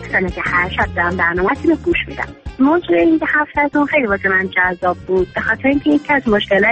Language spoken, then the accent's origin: Persian; Tehran, Tehran Province, Iran; پدرم تهرانیه، پدربزرگم تهرانیه، پدربزرگم تهرانیه. هر کی به ما میگه کجایی هستی با کلی خجالت میگیم تهرانی